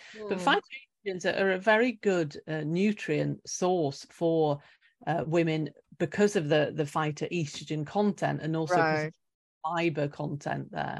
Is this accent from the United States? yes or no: no; United Kingdom; which I do a lot of because I'm British